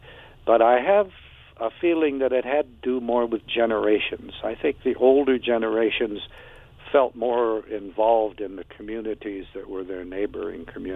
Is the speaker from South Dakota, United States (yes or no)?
yes; Timberlake, South Dakota, United States; whenever the communities like Custer or my hometown of Timberlake or others who were located adjacent to Native reservations, whenever they had their annual celebrations in the town